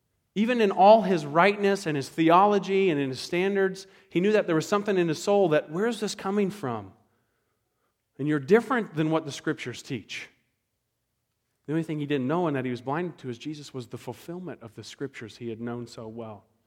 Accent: the South, United States; and I'm from the South, and a lot of time when you meet somebody, they talk to you

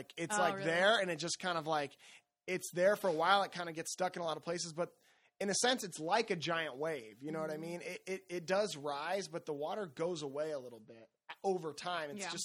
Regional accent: Santa Cruz, California, United States; And I'm from Santa Cruz.

